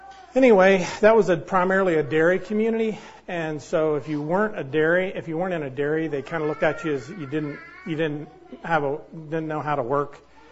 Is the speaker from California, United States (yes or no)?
no; Hagerstown, Maryland, United States; But I was born and raised in Hagerstown, Maryland.